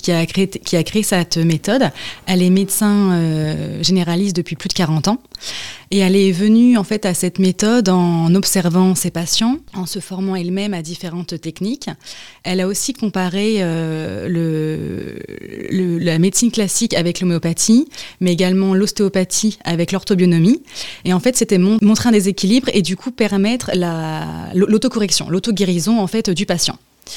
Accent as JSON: {"language": "French", "region": "Grand Est", "country": "France", "said": "Alors donc je viens de Champagne-Ardenne, je suis arrivée en Vendée il y a un peu plus de 2 ans."}